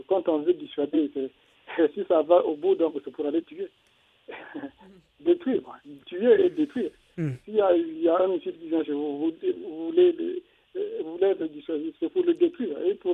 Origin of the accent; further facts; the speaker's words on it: Republic of the Congo; moi, c'est … donc je suis du Congo-Brazzaville.